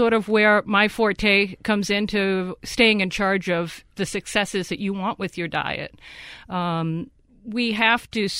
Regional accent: Boston, Massachusetts, United States; I went on to my hometown of Boston

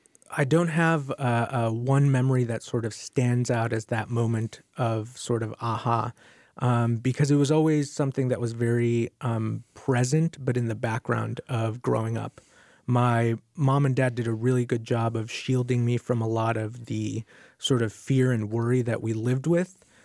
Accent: Chicago, Illinois, United States; You know, in Chicago, we grew up very working class.

